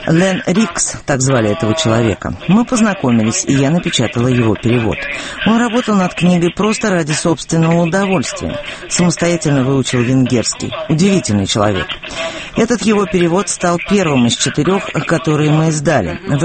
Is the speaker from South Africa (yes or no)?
yes; South Africa; Мое детство прошло в Южной Африке, я много читала.